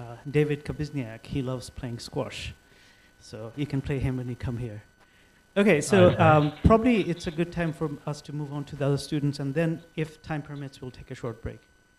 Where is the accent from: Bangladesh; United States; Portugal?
Bangladesh; I'm originally from Bangladesh. I got my PhD in Cambridge University, and I was a postdoc in Texas, and I was also a lecturer there.